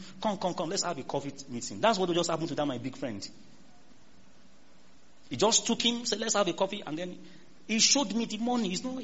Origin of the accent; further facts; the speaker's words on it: Ghana; I'm a Ghanaian